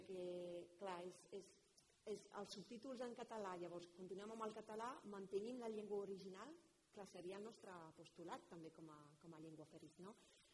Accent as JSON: {"language": "Catalan", "town": "Sabadell", "region": "Catalonia", "country": "Spain", "also_born_or_lived": "Barcelona", "said": "I gairebé jo, clar, venim de Sabadell, jo deia, uf, i que és que no es parla, no sentia jo el català a Barcelona"}